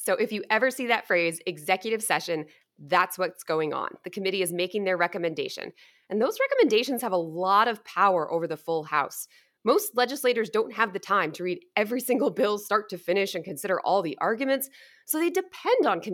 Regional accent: Londonderry, New Hampshire, United States; growing up in Londonderry

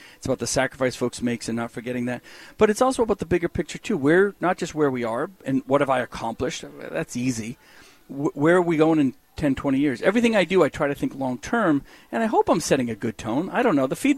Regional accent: New England, United States; Now, we're from New England, right? So we all like to bust balls.

